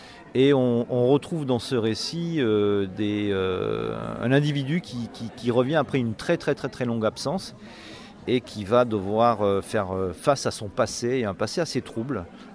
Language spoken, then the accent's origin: French; Bergerac, Nouvelle-Aquitaine, France; Alors bonjour … je suis originaire du sud du Périgord, né à Bergerac.